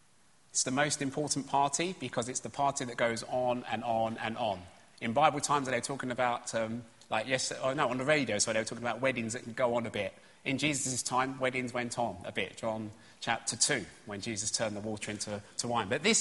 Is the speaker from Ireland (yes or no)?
no; London, United Kingdom; Here's a little bit of my story. I grew up in East London.